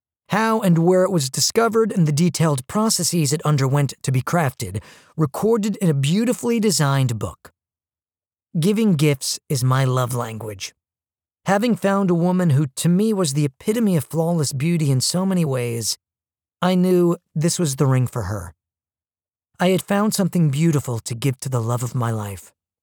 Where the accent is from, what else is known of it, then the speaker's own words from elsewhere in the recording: Jacksonville, Florida, United States; Demi and I arrived in Jacksonville, Florida, my hometown, on January 8th.